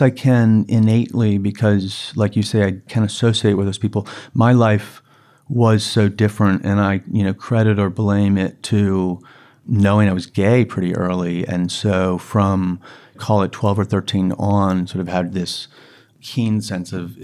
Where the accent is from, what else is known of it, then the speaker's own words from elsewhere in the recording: Pennsylvania, United States; My sister lives in Pittsburgh, which is like the metro the media market that my hometown is in.